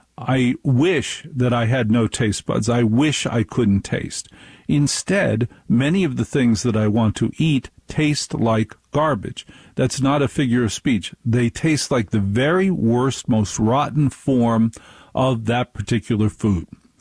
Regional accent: New Jersey, United States; I'm from Jersey. We eat hot dogs with ketchup.

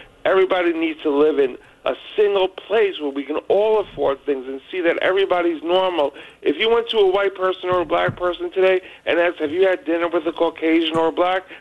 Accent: New York City, New York, United States; I am white and I've had tons of dinners with black people because I grew up in Jamaica, Queens.

